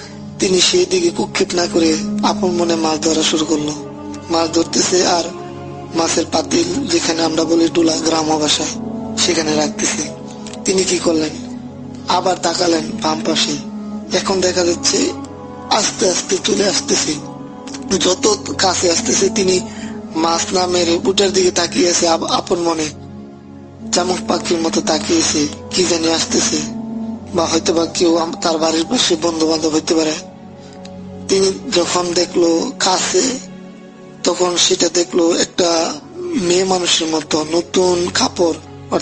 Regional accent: Kapasia, Dhaka Division, Bangladesh; moved away; আমার দেশের বাড়ি গাজীপুর জেলার কাপাসিয়া থানা। আপনারা হয়তো জানেন রাসেল ভাই, কাপাসিয়ায় গাজীপুরে প্রচুর শালবন

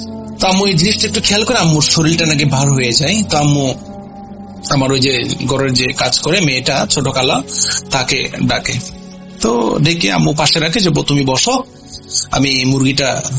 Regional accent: Boalkhali, Chittagong Division, Bangladesh; And আমার বাড়ি হচ্ছে চট্টগ্রাম, এন্ড থানা হচ্ছে বোয়ালখালী, এবং সাতপুরা, মধ্য সাতপুরা হচ্ছে আমাদের ইউনিয়ন।

